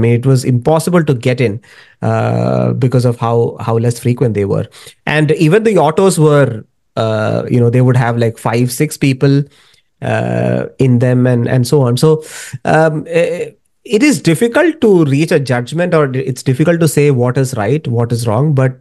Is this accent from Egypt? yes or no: no; Kerala, India; English is a second language; So I'm from Kerala, and the funny thing about Kerala is there is almost no system of shared auto.